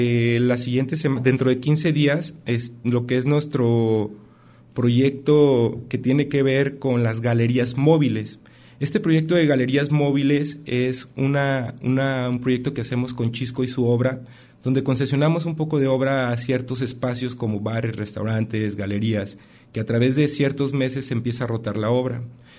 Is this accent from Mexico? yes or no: yes; Jalisco, Mexico; Somos jaliscienses y nos enorgullece estar aquí, ¿no?